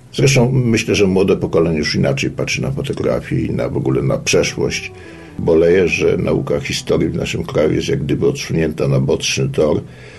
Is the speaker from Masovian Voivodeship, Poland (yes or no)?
no; Kraków, Lesser Poland, Poland; born there; Ja się urodziłem w Krakowie w 1945 roku, ponieważ rodzice po tych wszystkich walkach partyzanckich udali się do Krakowa.